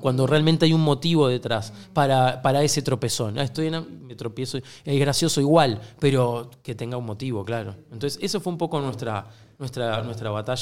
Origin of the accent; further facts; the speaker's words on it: Uruguay; accent: Uruguayan; Creo que porque somos de Uruguay.